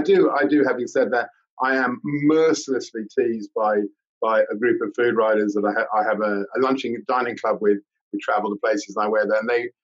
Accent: Fulham, London, United Kingdom; when I was living in London, I was born and brought up in Fulham.

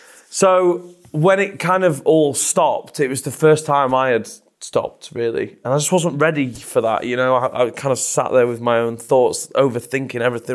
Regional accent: Scotland, United Kingdom; And basically, the label wanted me to go out to LA. I'm from Scotland.

